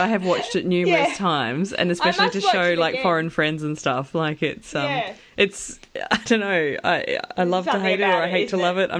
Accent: Australia; especially as an Australian, you can't get a much more unique reason for travelling than to be training for an Olympic bobsled team, given that we don't really have much of a history of bobsledding down here.

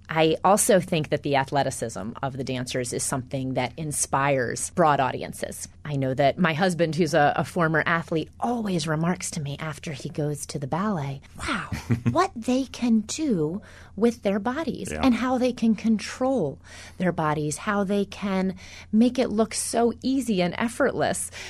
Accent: North Carolina, United States; I grew up in North Carolina and always admired ABT

